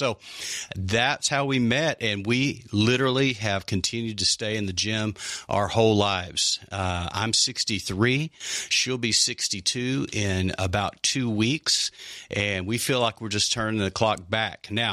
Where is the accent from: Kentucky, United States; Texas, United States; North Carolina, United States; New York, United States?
Texas, United States; I grew up in West Texas, and we were all about meat up there.